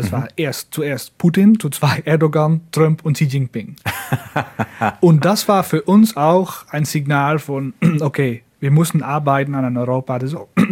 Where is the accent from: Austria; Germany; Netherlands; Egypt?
Netherlands; German is a second language; Ja, in Holland haben wir einen Hafen, wir haben für Export und Import